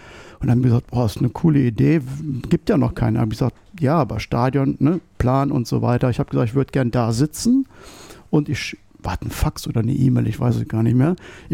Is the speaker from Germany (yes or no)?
yes; Meerbusch, North Rhine-Westphalia, Germany; Ich bin gebürtiger Meerbuscher sogar.